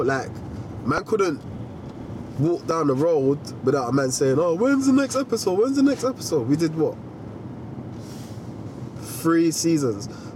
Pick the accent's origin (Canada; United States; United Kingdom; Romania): United Kingdom; Brixton, London; and I'm from Brixton.